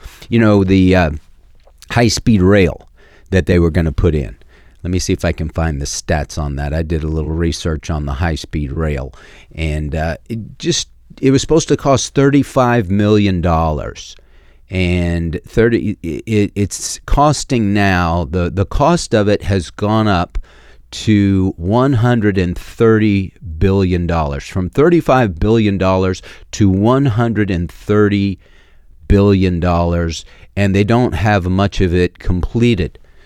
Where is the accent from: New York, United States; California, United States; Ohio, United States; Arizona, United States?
California, United States; Los Altos; I grew up in Los Altos, California, not all that far from Oakland. But, I mean, this is back in the 70s.